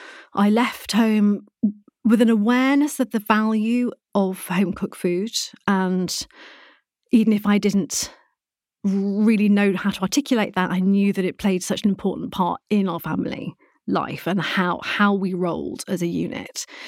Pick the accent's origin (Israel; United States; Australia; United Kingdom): United Kingdom; Blackburn, North West England; So I'm from Lancashire. I'm from Blackburn in Lancashire.